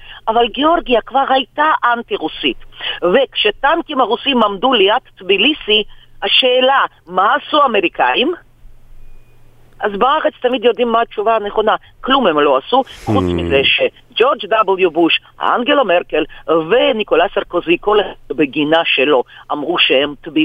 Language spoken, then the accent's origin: Hebrew; Tbilisi, Georgia; now in Israel; אני בטביליסי, אני נולדתי וגדלתי שם